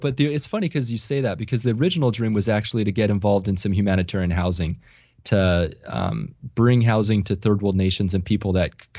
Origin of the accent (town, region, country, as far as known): California, United States; born or raised there; also born or lived in East Coast